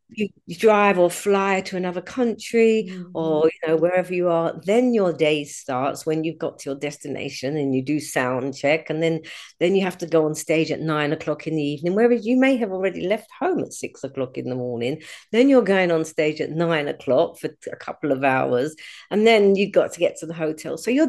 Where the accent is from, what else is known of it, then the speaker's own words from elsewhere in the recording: Clapham, London, United Kingdom; I was actually born in Kilburn, but I grew up in South London. I grew up in Clapham, yeah.